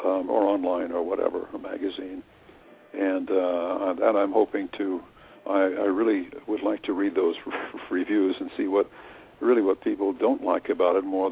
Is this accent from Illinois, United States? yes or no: yes; Alton, Illinois, United States; I simply walked into a little 250-watt radio station in my hometown, Alton, Illinois, and asked for a job.